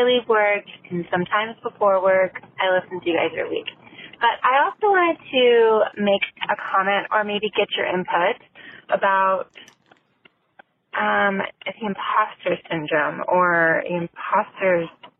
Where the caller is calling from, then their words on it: California, United States; Hi, Kate and Dory. I'm from Southern California, and I just wanted to call and say that I love you guys so much.